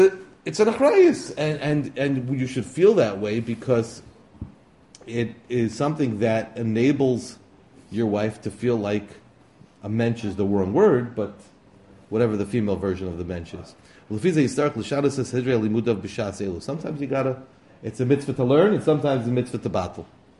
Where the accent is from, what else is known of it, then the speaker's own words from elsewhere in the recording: Brooklyn, New York, United States; But, you know, I grew up in Brooklyn. Everybody went to the park.